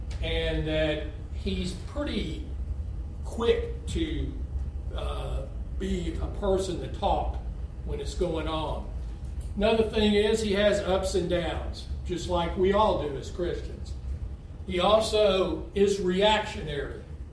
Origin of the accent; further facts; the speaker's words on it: Texas, United States; Been there about 4 years, originally born and raised in Texas. But you don't have to hold that against me.